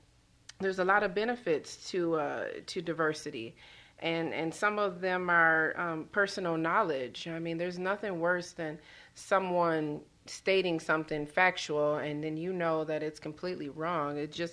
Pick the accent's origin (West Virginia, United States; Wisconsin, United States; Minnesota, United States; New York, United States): Minnesota, United States; Minneapolis; now in St. Cloud, United States; I grew up in the Twin Cities, which isn't the most diverse place in the world, but where I lived, it was. Right in the inner city, South Minneapolis.